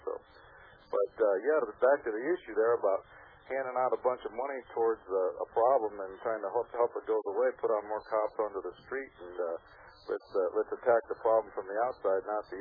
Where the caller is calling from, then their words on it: Illinois, United States; Hi, I'm calling in from Illinois here, Bill